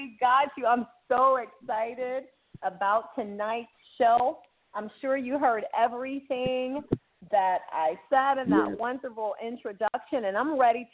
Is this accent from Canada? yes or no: no; Aliquippa, Pennsylvania, United States; he is from my hometown of Aliquippa, Pennsylvania.